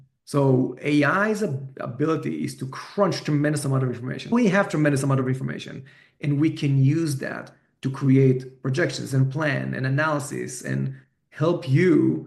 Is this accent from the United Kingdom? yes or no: no; Israel; accent: Israeli